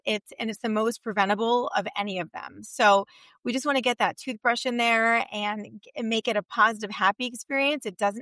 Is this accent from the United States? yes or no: yes; Arizona, United States; and then here I am back home. I was born and raised here in Arizona.